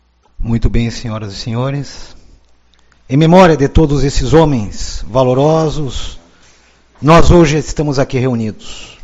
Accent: Rio Grande do Sul, Brazil; Vem que quando nós algo que nos toca como gaúchos, nós damos o passo à frente primeiro.

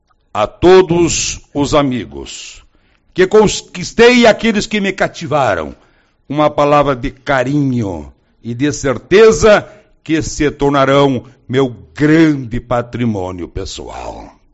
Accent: Santiago, Rio Grande do Sul, Brazil; born there; now in Uruguaiana, Brazil; Eu, por minha vez, nasci santiaguense, vivo uruguaianense e morrerei uruguaianense.

